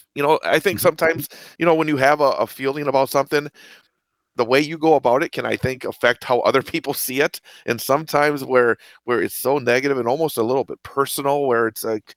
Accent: Rothschild, Wisconsin, United States; because I grew up in Rothschild here, you know, in the central Wisconsin area.

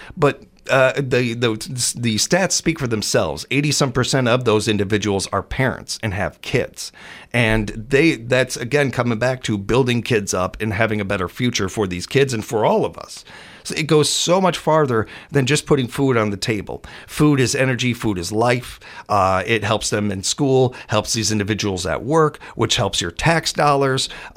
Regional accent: Midwest, United States; We grew up in the Midwest. We don't ask for help. We run some dirt on it and we keep walking. That's what we do here in the Midwest.

